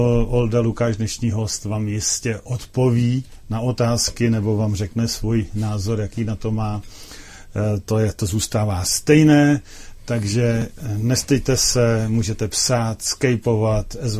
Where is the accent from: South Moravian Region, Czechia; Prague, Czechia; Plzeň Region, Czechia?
Plzeň Region, Czechia; Plzeň; já samozřejmě jsem z Plzně